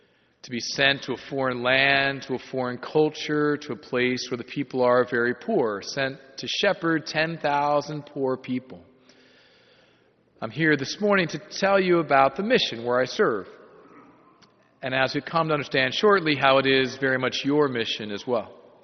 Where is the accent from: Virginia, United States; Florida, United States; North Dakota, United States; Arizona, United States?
Virginia, United States; Fairfax; I grew up in Fairfax, went to St. Leo's School growing up, then to Paul VI High School. Graduated there a few years before Father Shear was there, then went to George Mason University and then entered the seminary